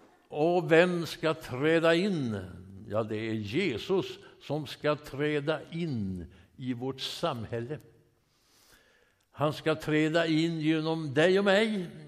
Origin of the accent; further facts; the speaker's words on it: Smögen, Västra Götaland County, Sweden; Och det mindes mig min söndagsskolsvandring hemma på Smögen.